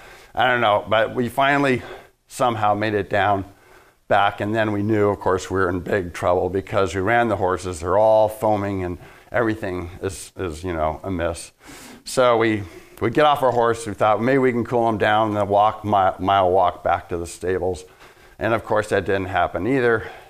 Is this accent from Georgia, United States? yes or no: no; California, United States; I came from Southern California, and I was in my early 20s at the time